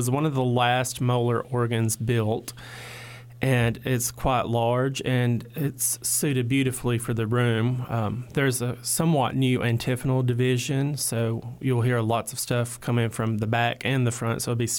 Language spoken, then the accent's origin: English; Albertville, Alabama, United States; I'm from Albertville, Alabama, so I grew up around that folksy bluegrass style.